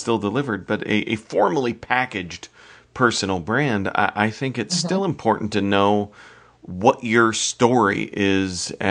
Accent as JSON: {"language": "English", "region": "Iowa", "country": "United States", "tie": "born or raised there", "said": "I saw Sean Johnson, who is an Olympic gymnast from Iowa, my home state."}